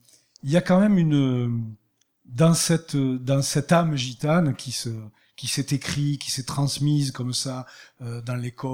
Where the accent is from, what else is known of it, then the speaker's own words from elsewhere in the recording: Cádiz, Andalusia, Spain; Je suis de Cadiz, ça veut tout dire.